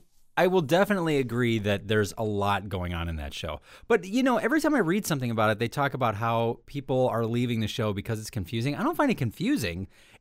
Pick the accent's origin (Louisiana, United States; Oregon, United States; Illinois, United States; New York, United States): Illinois, United States; Chicago; We're from Chicago. Right. So we all know Barack.